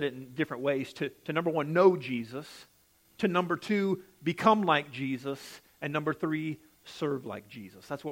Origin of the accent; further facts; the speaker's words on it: United States; because I'm an American and I'm in the same boat with you